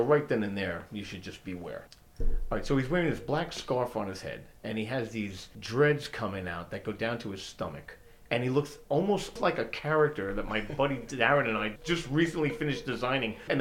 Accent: New York, United States; I'm a former New Yorker.

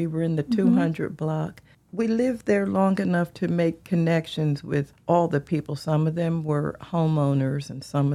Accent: Hopewell, United States; growing up in Hopewell, almost all of our friends were white.

